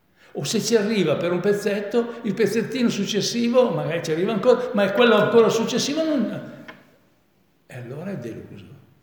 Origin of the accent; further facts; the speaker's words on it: Montanaro, Piedmont, Italy; Io sono di Montanaro, io sono della fede là, che so io, dei carismatici, io sono della fede.